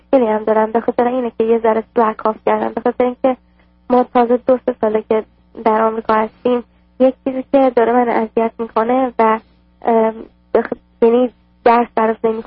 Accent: Iran; also born or lived in Toronto; now in Dallas, United States; من از 1999 از ایران خارج شدیم اومدیم به تورنتو کانادا.

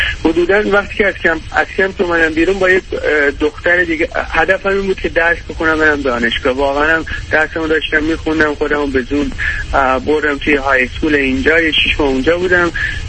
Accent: Iran; من تو ایران بزرگ شدم

